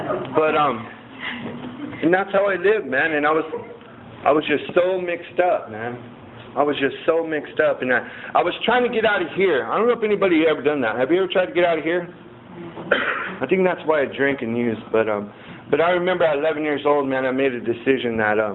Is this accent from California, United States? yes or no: yes; Santa Maria, California, United States; I was born and raised right here in Santa Maria. It's a big town today. It wasn't when I was growing up, though, let me tell you. You know, it was real small. And it was like I was related to every Mexican family in Santa Maria.